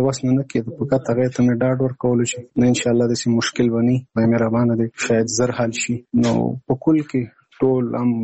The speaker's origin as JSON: {"language": "Pashto", "region": "Nangarhar", "country": "Afghanistan", "lives_now": "Kabul, Afghanistan", "said": "زموږ کور په ننګرهار کښې دی زه په کابل کښې یم"}